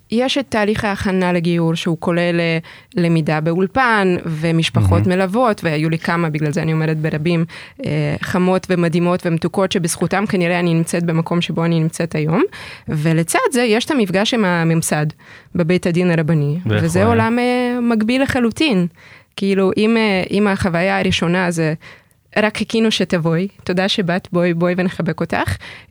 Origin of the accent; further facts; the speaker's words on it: Ukraine; now in Israel; אני גדלתי באוקראינה, אני התחנכתי שם במוסדות חינוך יהודיים